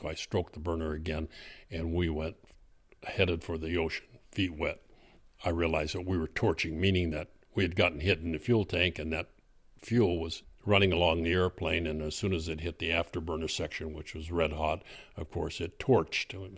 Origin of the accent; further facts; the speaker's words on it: Reedley, California, United States; because Dick was from Dinuba and I was from Reedley High School, and he was from Dinuba High School, so they were arch enemies